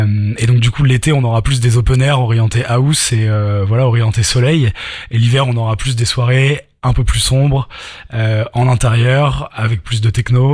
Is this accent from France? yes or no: yes; Le Havre, Normandy, France; moved away as an adult; now in Paris, France; moi je suis né au Havre, j'ai grandi ici, je suis parti un petit peu pour mes études dans le sud de la France et voilà, sinon je suis assez vite remonté. J'habite à Paris en ce moment, mais plus pour très longtemps. Et du coup, je passe le plus clair de mon temps au Havre